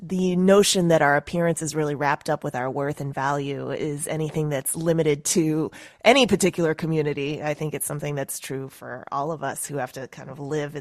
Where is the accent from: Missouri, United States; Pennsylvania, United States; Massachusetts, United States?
Missouri, United States; St. Louis; it wasn't exactly cool, you know, to be Asian growing up in St. Louis, just because there wasn't really anybody else like me.